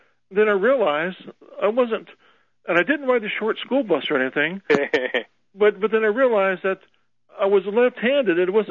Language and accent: English; Ireland; And you know, I'm Irish, so I can appreciate